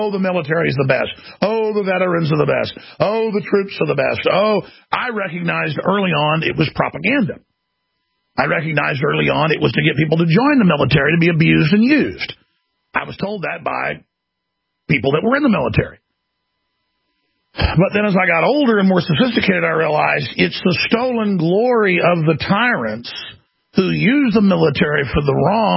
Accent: Texas, United States; There's a paradox growing up in Texas, hearing how great Texas is and how Texas is the best and the cult of Texas.

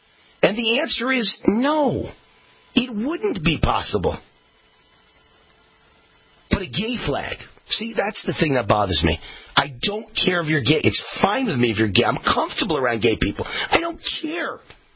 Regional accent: New York, United States; I'm a New Yorker, and, maybe I shouldn't admit this, but just like Trump, I'm a nice guy until you push me.

